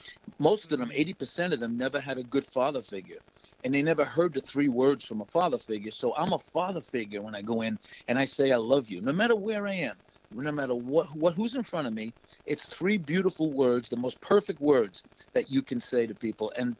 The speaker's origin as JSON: {"language": "English", "region": "New Jersey", "country": "United States", "said": "So I said, ladies, how you doing? … from New Jersey."}